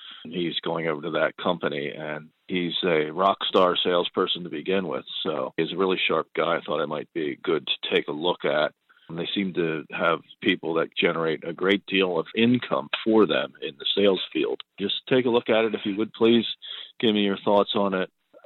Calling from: Pennsylvania, United States; I'm from Pennsylvania, calling about a stock

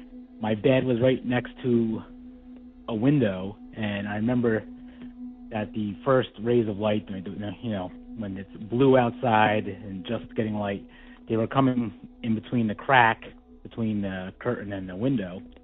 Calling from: New Jersey, United States; I'm from New Jersey.

